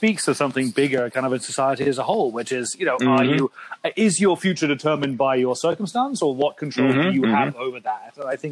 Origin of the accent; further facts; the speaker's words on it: England, United Kingdom; moved away; Growing up in England with 2000 AD, I never read a Marvel comic in my life until I came here.